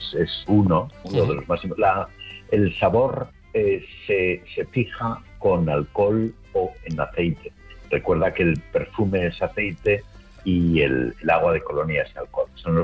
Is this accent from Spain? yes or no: yes; Aragon, Spain; moved away; also born or lived in United States; nosotros somos de Aragón, yo tuve que emigrar unos años a Estados Unidos